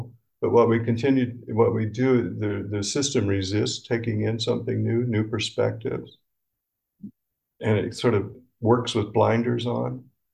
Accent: Illinois, United States; I made a comment that I'm a redneck from Central Illinois. That was it. Boom! It was just immediate, the cutoff. But I came from redneck country. That's my roots.

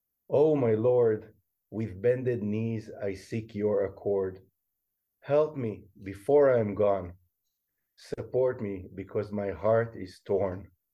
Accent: Israel; English is a second language; I come from Israel, a home country

